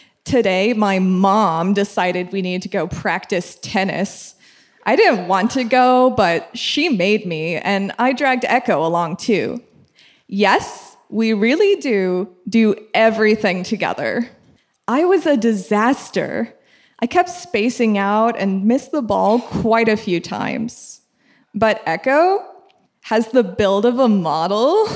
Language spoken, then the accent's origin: English; Roseville, California, United States; So I grew up in Roseville, California. Woo! Oh, hey. For those of you who don't know, it's a suburb of Sacramento.